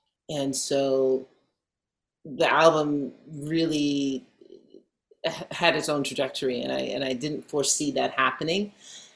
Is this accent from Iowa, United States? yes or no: no; New York, United States; also born or lived in London; I was born in London, like I said, to Jamaican parents, and we moved to New York in the 80s, and then I moved later on to the Bay Area in 2010.